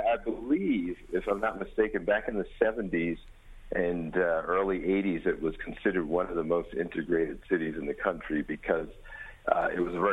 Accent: New York City, New York, United States; I went from kindergarten through 12th grade, and I grew up in South Bronx.

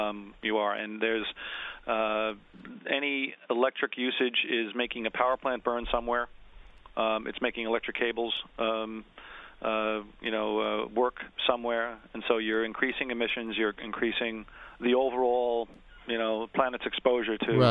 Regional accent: Queens Village, New York, United States; I'm kind of remembering when I grew up in Queens Village and we had the double window fan that my brother and I grew up

